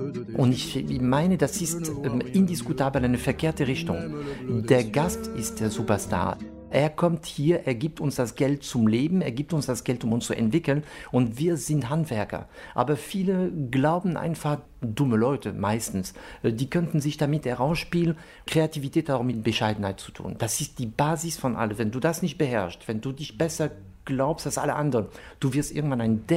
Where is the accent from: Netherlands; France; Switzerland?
France; German is a second language; now in Germany; ich komme aus Frankreich, lebe sehr glücklich seit 34 Jahren in Deutschland